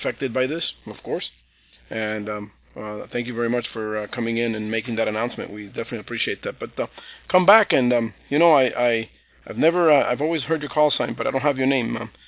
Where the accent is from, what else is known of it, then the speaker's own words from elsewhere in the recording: Miami, Florida, United States; I am from Miami, Florida.